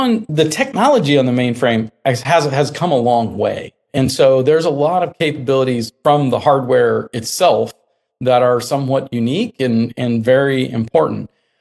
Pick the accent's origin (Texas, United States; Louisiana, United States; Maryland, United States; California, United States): Texas, United States; I studied in school. I grew up in Texas. I studied COBOL.